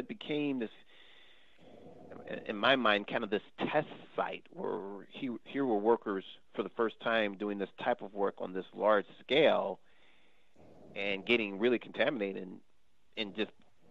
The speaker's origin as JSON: {"language": "English", "town": "St. Louis", "region": "Missouri", "country": "United States", "tie": "born or raised there", "said": "first of all, I grew up in St. Louis, and I didn't know."}